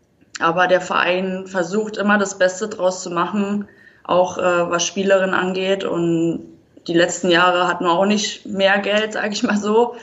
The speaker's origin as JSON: {"language": "German", "region": "Berlin", "country": "Germany", "lives_now": "Wiesbaden, Germany", "said": "Also, so wirklich Hessin würde ich mich jetzt nicht einschätzen. Also, für mich blutet immer noch Berlin. Da will ich auch wieder zurück."}